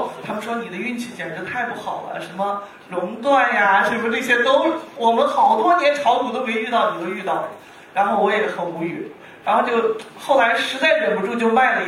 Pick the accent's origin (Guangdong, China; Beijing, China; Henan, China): Henan, China; now in Chengdu, China; 我是来自成都的，然后其实我的老家是在河南的，我是2012年的时候因为家庭的原因，然后就去到了成都。我现在呢是在成都税务所上班，大概在成都已经上了9年的班了。